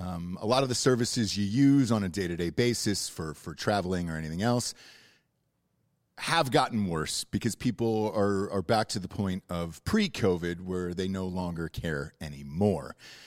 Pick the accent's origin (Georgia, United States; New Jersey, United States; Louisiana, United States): Georgia, United States; born or raised there; now in Texas, United States